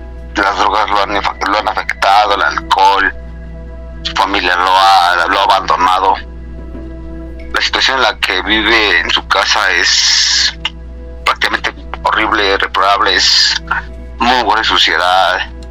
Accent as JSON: {"language": "Spanish", "town": "Huehuetoca", "region": "State of Mexico", "country": "Mexico", "said": "pero eso éramos, somos de Huehuetoca."}